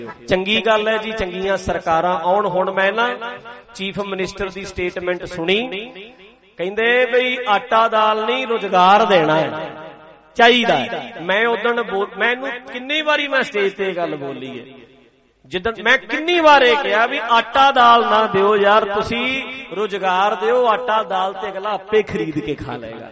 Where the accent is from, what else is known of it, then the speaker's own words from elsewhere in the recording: Punjab, India; ਅਸੀਂ ਪੰਜਾਬੀ ਹਾਂ, ਮੁੱਖ ਤੇ ਦਾੜਾ ਸਿਰ ਤੇ ਦਸਤਾਰ ਹੈ, ਅਸੀਂ ਗੁਰੂ ਦੇ ਸਿੱਖ ਵੀ